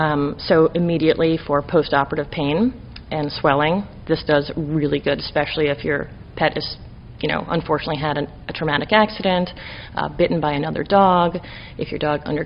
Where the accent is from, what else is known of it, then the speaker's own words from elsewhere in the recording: New York, United States; Hi, I was born and raised in New York State, and my love of animals brought me to my career of veterinary medicine.